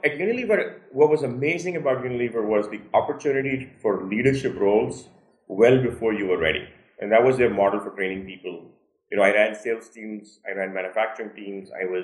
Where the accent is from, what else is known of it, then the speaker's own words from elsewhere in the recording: Sudan; also born or lived in India / Nigeria; I was born in India. I grew up in Sudan and Nigeria in Africa. I went back to India for the last couple of years of high school, what's called 10 plus 2 in India.